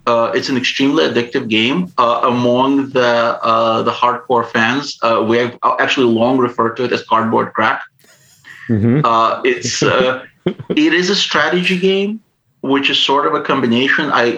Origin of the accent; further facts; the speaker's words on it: Ukraine; born there; first language Russian; English is a second language; I grew up speaking, even though I was born in Ukraine, I grew up speaking Russian and absorbing Russian culture more so than the Ukrainian culture.